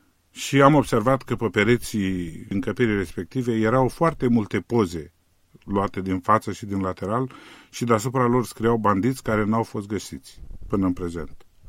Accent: Romania; moved away; Da, sunt român, sunt patriot.

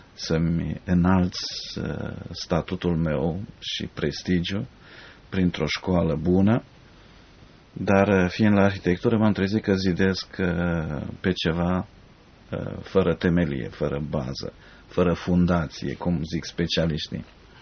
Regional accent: Romania; born there; Ca mulți alți români, m-am născut în România, într-o familie creștină

